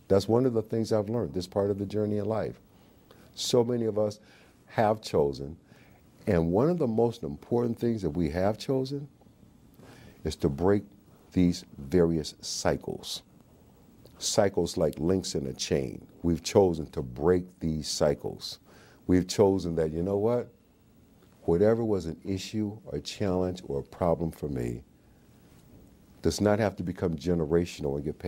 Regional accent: Milwaukee, Wisconsin, United States; lived a half a block away from each other in my hometown, Milwaukee, Wisconsin.

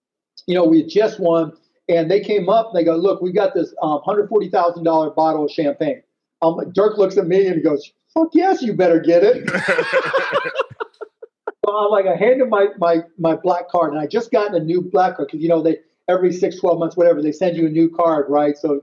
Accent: Pittsburgh, Pennsylvania, United States; I grew up in Pittsburgh. I'm a big Steelers fan

